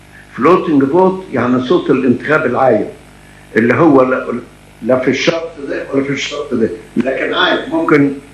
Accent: Egypt; يعني وسط أنفسنا كمصريين نتكلم

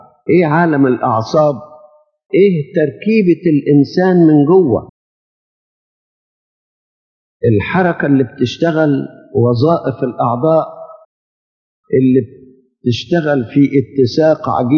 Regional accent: Egypt; يعني صوروا لما يكون عندنا في مصر 60 مليون

